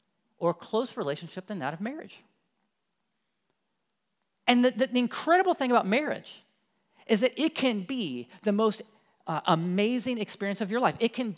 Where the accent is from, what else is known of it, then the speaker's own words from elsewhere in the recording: Columbus, Ohio, United States; She grew up in Marion, Ohio. I grew up in Columbus.